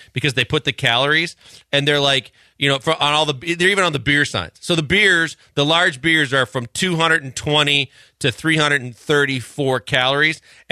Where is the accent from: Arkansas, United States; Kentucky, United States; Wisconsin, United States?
Wisconsin, United States; Milwaukee; And growing up in Milwaukee